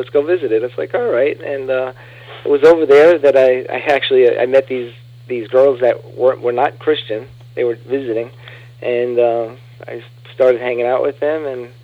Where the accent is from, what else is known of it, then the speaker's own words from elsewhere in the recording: Queens, New York, United States; born there; I was born in Queens, New York, November of 1964.